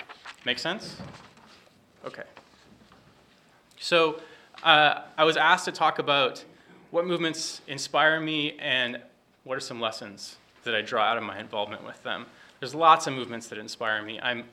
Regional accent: Anchorage, Alaska, United States; also born or lived in US West Coast; now in Ottawa, Canada; I'm from Anchorage, Alaska originally, which is traditional Dena'ina territory, and I currently live in Ottawa, Ontario on Algonquin territory. I lived on the US West Coast for a good number of years

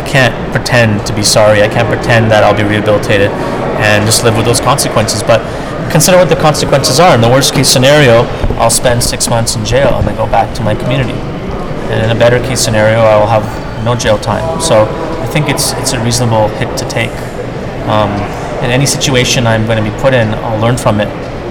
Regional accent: Montreal, Quebec, Canada; because I come from Montreal and Quebec, where a lot of people will read it only in French.

